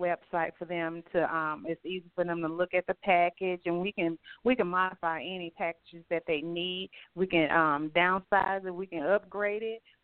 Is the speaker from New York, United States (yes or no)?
no; Louisiana, United States; You know, I'm from Louisiana, so we love our king cake